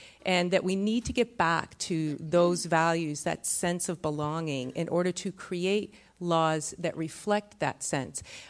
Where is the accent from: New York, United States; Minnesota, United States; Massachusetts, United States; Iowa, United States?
Massachusetts, United States; As a child growing up in Massachusetts, there was a small forest.